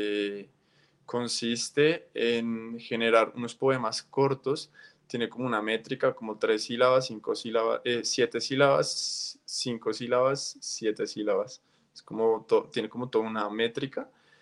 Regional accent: Colombia; born there; nacimos en Colombia y la situación social es como muy difícil.

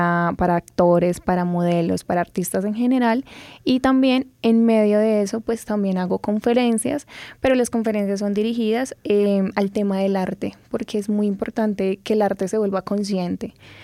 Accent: Pacho, Cundinamarca, Colombia; also born or lived in Bogotá; Sí, y mi papá es de Pacho, Cundinamarca, y me crié en Pacho, Cundinamarca.

